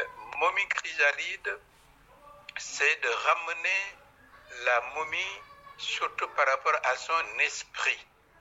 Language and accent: French; Dakar, Senegal; Je suis né à Dakar, j'y vis, j'y travaille. J'ai grandi, j'ai fait des études supérieures, notamment à l'Université de Dakar